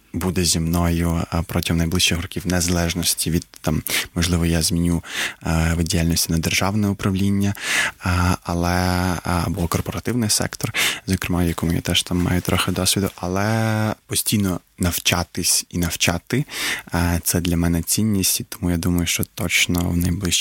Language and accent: Ukrainian; Crimea, Ukraine; Так, народився в Криму. Ага. Один з сім'ї, батьки і брат старший народилися в Узбекистані, і я народився в Криму вже.